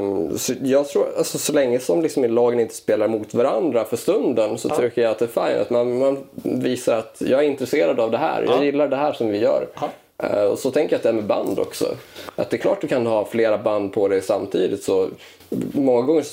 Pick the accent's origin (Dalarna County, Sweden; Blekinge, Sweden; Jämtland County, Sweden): Dalarna County, Sweden; För vi är ju inte från Stockholm. Vi är ju från en by på 400 pers.